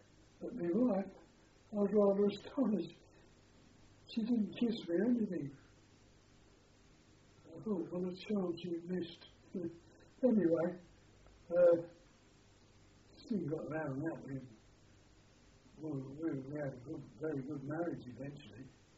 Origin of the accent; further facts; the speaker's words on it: Islington, London, United Kingdom; now in Edgware, United Kingdom; Well, for a start, we were living in Edgware, which we came from Islington. That was our home.